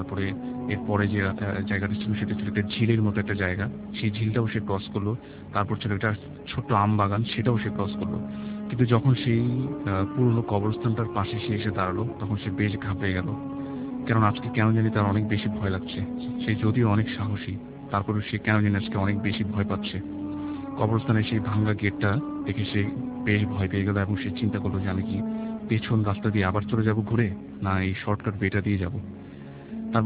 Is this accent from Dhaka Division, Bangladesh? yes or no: yes; Dhaka, Dhaka Division, Bangladesh; পুরান ঢাকা থেকে এসেছি, আমি এসএসসিএ পড়ছি।